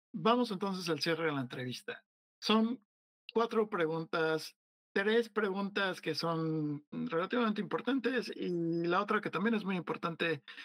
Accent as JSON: {"language": "Spanish", "country": "Mexico", "said": "yo salí la primera vez que salí de México, salí a los, creo que a los 20 años, 20, 21 años"}